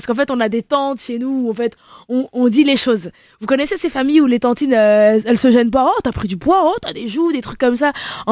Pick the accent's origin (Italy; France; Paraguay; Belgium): Belgium; Flanders; j'ai grandi en Flandre